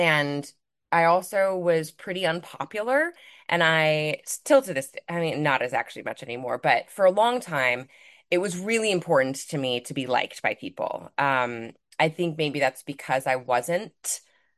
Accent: Midwest, United States; now in New York City, United States; I'm based in New York City. I grew up in the Midwest, so I'm from the US.

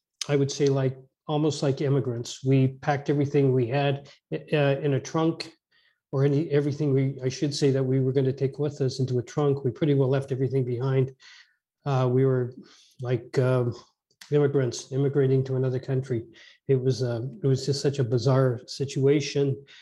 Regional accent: Edmonton, Alberta, Canada; born there; I was born out in Western Canada, in Edmonton, Alberta, the son of an alcoholic, basically.

